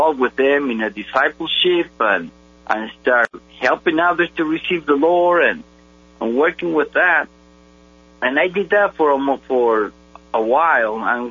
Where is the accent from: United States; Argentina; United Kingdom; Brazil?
Argentina; born there; English is a second language; I was born in Argentina in a Christian family.